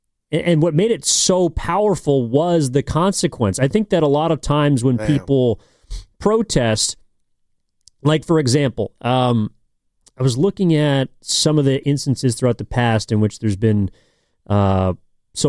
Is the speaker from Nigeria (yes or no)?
no; El Cerrito, California, United States; That's my hometown.